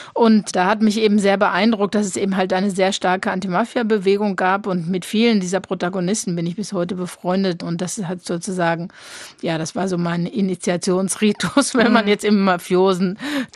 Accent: North Rhine-Westphalia, Germany; von Cam, wo ich aufgewachsen bin, im Ruhrgebiet

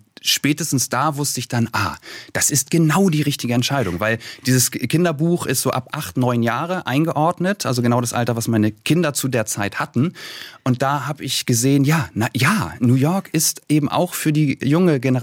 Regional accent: Kiel, Schleswig-Holstein, Germany; Ich komme aus Kiel von der Ostseeküste und direkt nebenan liegen Kalifornien und Brasilien.

